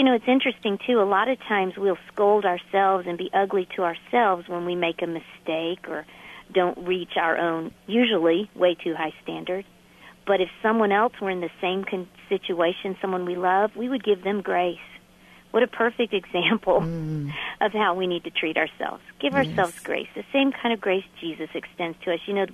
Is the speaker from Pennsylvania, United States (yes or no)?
no; Florida, United States; I grew up in Florida